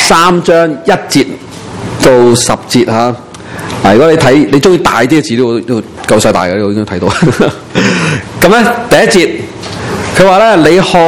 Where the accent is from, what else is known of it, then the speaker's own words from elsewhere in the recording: China; 以前我们中国人呢有什么契、啊、契仔契什么的是不是